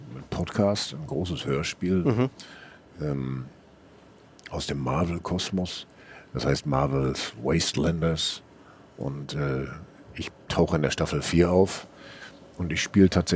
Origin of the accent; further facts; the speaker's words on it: Essen, North Rhine-Westphalia, Germany; Ja, sicher, das ist ja meine Heimat